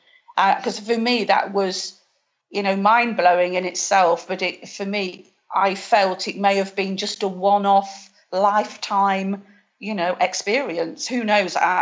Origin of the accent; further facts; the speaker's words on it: Derby, East Midlands, United Kingdom; now in Spain; Well, I'm originally from England. I'm originally from a place called Derby in the middle of England.